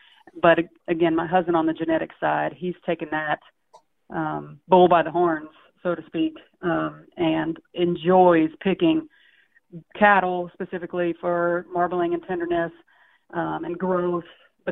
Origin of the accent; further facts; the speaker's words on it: Indiana, United States; I grew up on in Indiana. I joke that we just raise pigs, corn, and basketball players in Indiana.